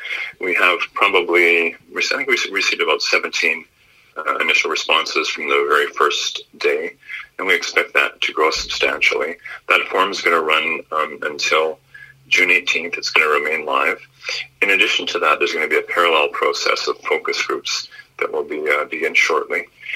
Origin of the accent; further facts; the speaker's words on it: Flin Flon, Manitoba, Canada; I got a soft spot in my heart for my hometown.